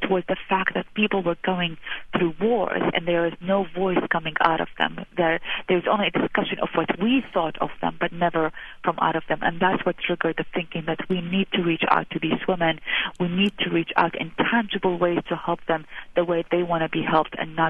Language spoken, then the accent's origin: English; Iraq; now in United States; Growing up in Iraq, it was also illegal for us to own or read newspapers or magazines like Time Magazine or Newsweek.